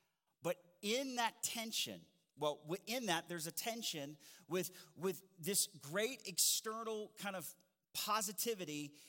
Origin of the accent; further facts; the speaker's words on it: Alabama, United States; I am from Alabama, and my wife is from Kentucky. Anybody, Alabamians? Anybody? Roll Tide, baby.